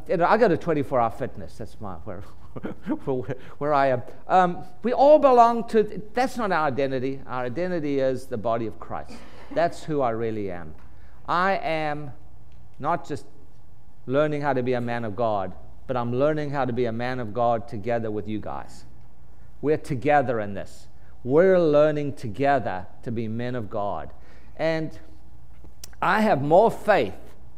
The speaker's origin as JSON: {"language": "English", "town": "Durban", "region": "KwaZulu-Natal", "country": "South Africa", "tie": "born or raised there", "moved": "yes", "said": "and he's from Durban, from my hometown."}